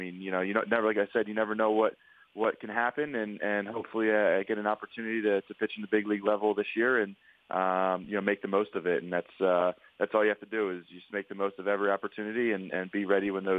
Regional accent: New Jersey, United States; And, you know, going to school in Staten Island and growing up in New Jersey.

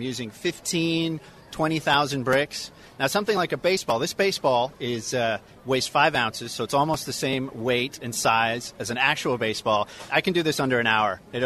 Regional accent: Oregon, United States; I grew up in Oregon, so it was tough. There's not a lot of ballparks there, of course.

